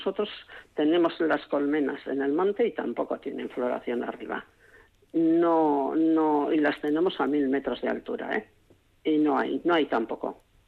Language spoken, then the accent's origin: Spanish; Fresneda, Basque Country, Spain; yo en mi zona, que yo soy de Fresneda, de Valdegovía, de la zona de Valdegovía